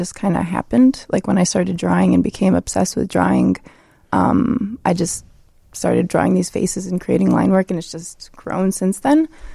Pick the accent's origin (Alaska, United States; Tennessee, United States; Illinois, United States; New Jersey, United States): Illinois, United States; Chicago; I am from Chicago. I grew up in Chicago, but my parents are from Poland, and they moved here in the 70s.